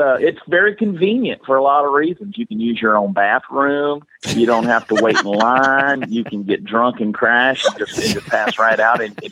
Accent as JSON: {"language": "English", "town": "Augusta", "region": "Georgia", "country": "United States", "tie": "born or raised there", "moved": "as an adult", "lives_now": "Fort Worth, United States", "said": "Well, I grew up in Augusta, Georgia, moved out to Texas in 2003, kind of fell in love with Fort Worth"}